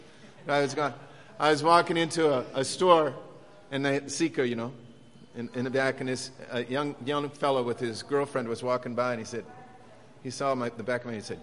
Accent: Jacksonville, Illinois, United States; Sometimes when I'm in my hometown of Jacksonville, Illinois, I'll go to the store

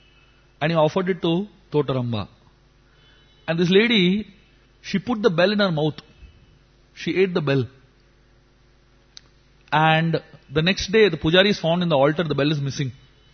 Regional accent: Kanchipuram, Tamil Nadu, India; In my childhood, I used to go every year to my hometown, which is Kanchipuram. And practically every year, we would spend like our whole summer holidays there. But the interesting thing is, though I lived practically all my life in that part of the South India

